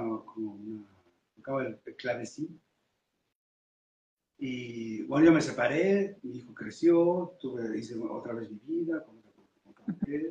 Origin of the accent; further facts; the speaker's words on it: Mexico; accent: Mexican; mi acento es muy mexicano, en francés.